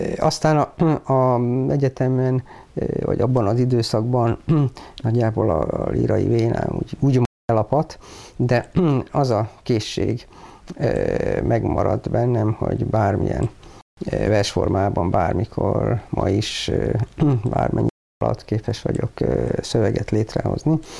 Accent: Miskolc, Borsod-Abaúj-Zemplén, Hungary; now in Nyíregyháza, Hungary; Nem vagyok nyíregyházi, miskolci vagyok, véletlenszerűen kerültem ide, itt volt állás.

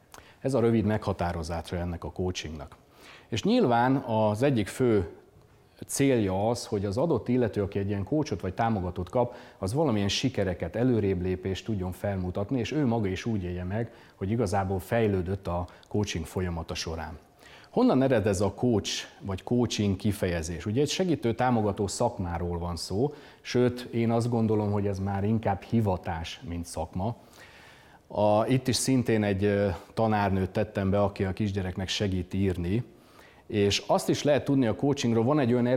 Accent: Győr, Győr-Moson-Sopron, Hungary; Törzsgyökeres győri vagyok, tehát nem messziről jöttem.

